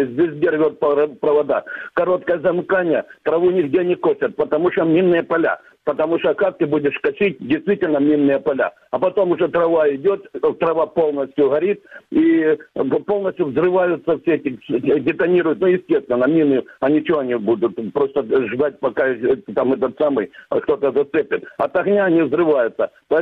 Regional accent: Luhansk Oblast, Ukraine; Добрый вечер … из Луганской области.

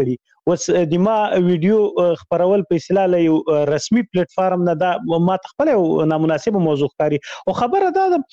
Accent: Khyber Pakhtunkhwa, Pakistan; زه په غو کې لوی سویم

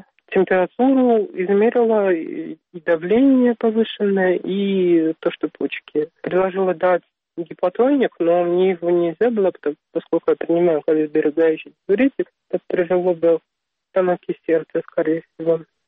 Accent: Zabaykalsky Krai, Russia; now in Dagestan, Russia; что я приехала из Забайкалья

